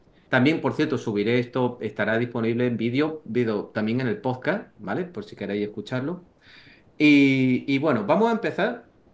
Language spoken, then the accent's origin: Spanish; Spain; now in United States; uno llega a Estados Unidos y yo hablo como español. A mí me ha tomado poco más de 2 años adaptarme a esto.